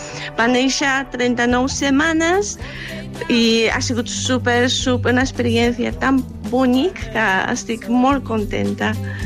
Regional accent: Japan; Catalan is a second language; now in Spain; jo sóc de Japó

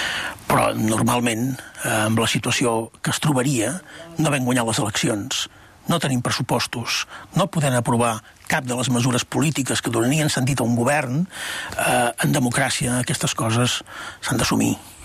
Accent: Catalonia, Spain; Però sóc català.

